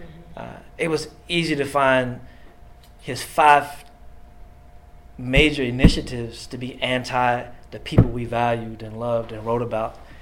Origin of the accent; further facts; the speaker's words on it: Danville, Kentucky, United States; I had my most recent play was staged again 2 months ago in my hometown of Danville at the Frank X. Walker Literary Festival.